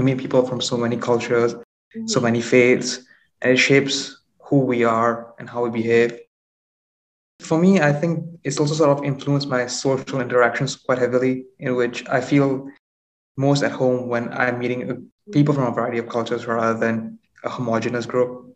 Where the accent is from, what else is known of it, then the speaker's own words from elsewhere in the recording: Singapore; also born or lived in India; now in Texas, United States; I'm currently living in Texas. I grew up in Singapore, but my home country is India.